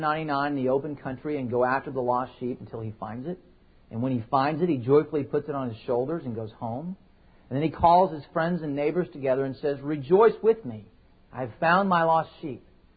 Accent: Texas, United States; I grew up in Texas, and one of the things that you will often see in Texas on the front door of many houses

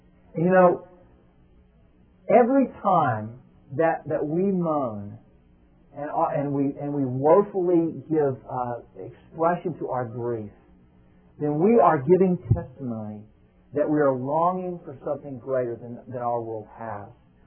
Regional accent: Texas, United States; You know, I grew up in Texas, and a big Dallas Cowboys fan.

